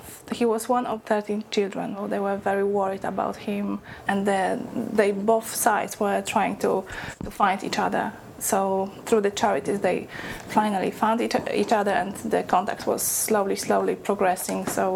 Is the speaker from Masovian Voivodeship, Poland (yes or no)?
no; Bydgoszcz, Kuyavian-Pomeranian Voivodeship, Poland; I come from Poland, from Bydgoszcz in Poland.